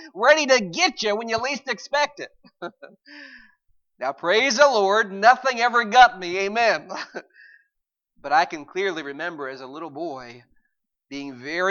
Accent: Maine, United States; I'm from Maine, amen?

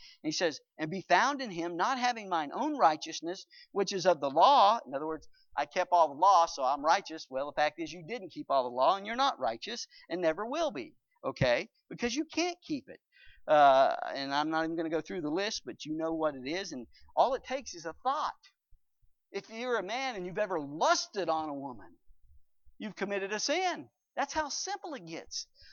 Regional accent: the South, United States; I'm a sinner, and I talk different. I'm from the South.

